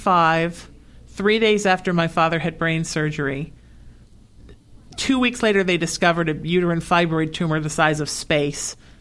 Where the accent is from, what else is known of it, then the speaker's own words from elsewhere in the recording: Ireland; I'm Irish.